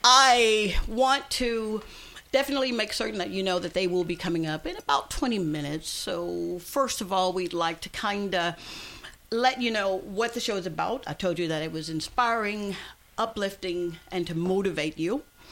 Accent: Mississippi, United States; I'm from Mississippi. My grandmother used to make biscuits

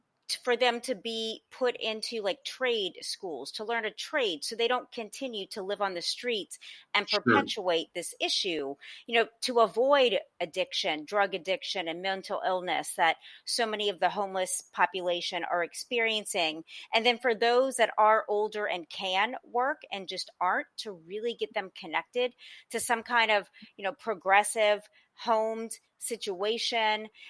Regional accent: New Orleans, Louisiana, United States; So for me, I come from New Orleans

